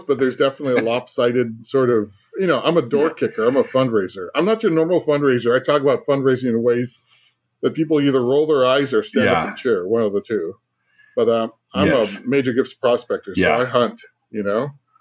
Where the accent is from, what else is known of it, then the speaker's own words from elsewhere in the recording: California, United States; I'm a Chicano from California and a proud father.